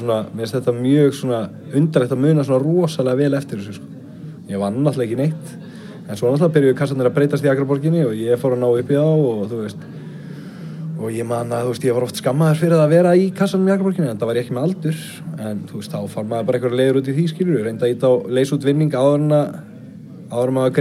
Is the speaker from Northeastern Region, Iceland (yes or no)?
no; Akranes, Western Region, Iceland; ég ólst upp á Skaga